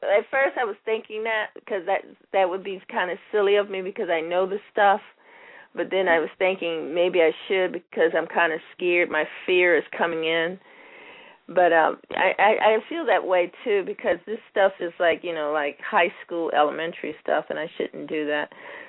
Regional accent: Florida, United States; I'm originally from South Florida, so you can imagine. I've been in the military, too, so I've traveled a lot. So I was raised in South Florida.

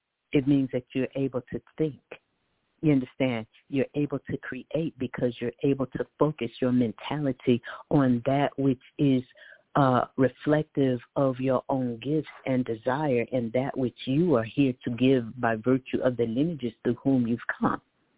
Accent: Atlanta, Georgia, United States; Now, I was born in Atlanta. I've been here for 40-some years, and I've seen the expansion.

